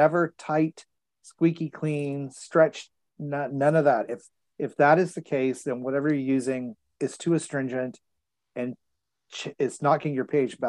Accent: Texas, United States; I learned to use sunscreen really early on, which was fortunate since I grew up in Texas

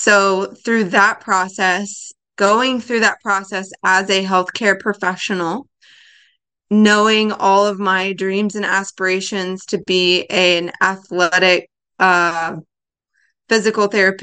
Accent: Houston, Texas, United States; I actually live in the northwest side of DFW and in North Texas, but I'm originally from the Houston area.

